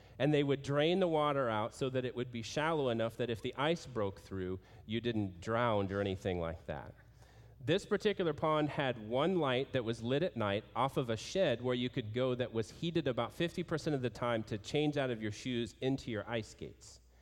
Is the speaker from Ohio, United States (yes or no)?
no; Iowa, United States; I grew up in Iowa, where the average temperature in the wintertime is typically below freezing.